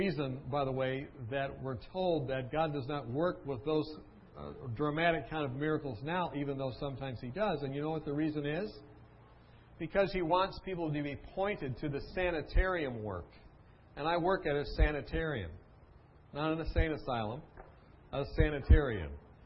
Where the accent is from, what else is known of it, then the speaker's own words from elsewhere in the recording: Weimar, California, United States; I'm from Weimar.